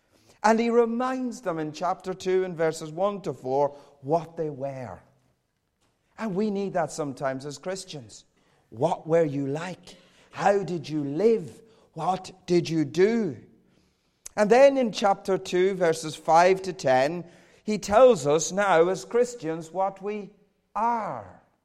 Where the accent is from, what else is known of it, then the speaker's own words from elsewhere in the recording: Ireland; accent: Irish; I grew up in a loving Roman Catholic home in the south of Ireland. You can tell that from my accent.